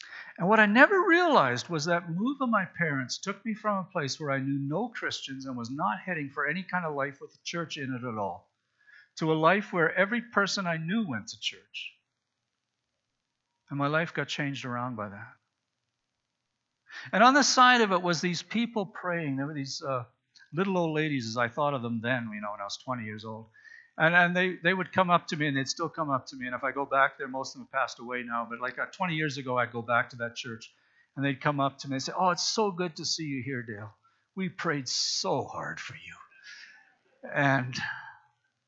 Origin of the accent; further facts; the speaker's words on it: Saskatchewan, Canada; Well, I was from Saskatchewan, I'd never seen a chainsaw because we don't have trees, we don't need chainsaws.